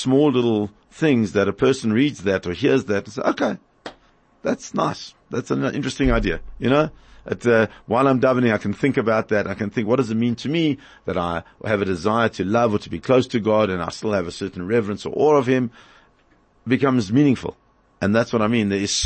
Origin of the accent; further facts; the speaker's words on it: Johannesburg, Gauteng, South Africa; now in Cape Town, South Africa; So we're both from Joburg. I come from originally from Victory Park.